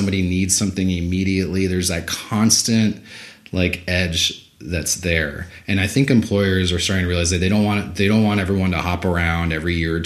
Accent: Texas, United States; I had already known Spanish. I'm from South Texas, but I wanted to just elevate my Spanish skills.

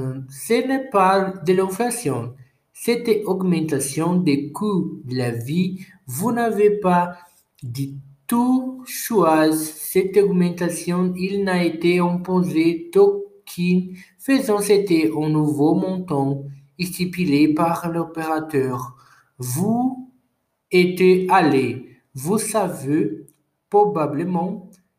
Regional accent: Brazil; French is a second language; Mais, mes fonds de l'extérieur du Brésil, je suis du Brésil ici.

